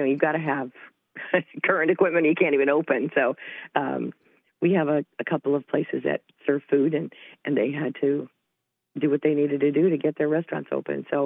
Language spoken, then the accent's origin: English; Salinas, California, United States; now in Oakland, United States; Salinas, California. I'm a California transplant